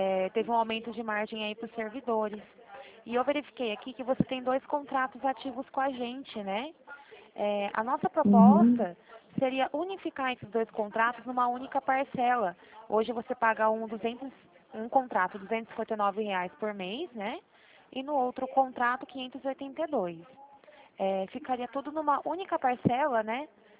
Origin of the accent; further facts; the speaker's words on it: Campinas, São Paulo, Brazil; Não, eu sou de Campinas, São Paulo.